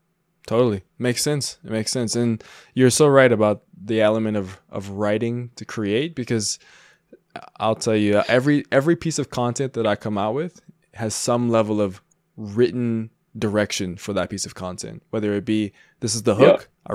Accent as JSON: {"language": "English", "country": "United States", "said": "I am American."}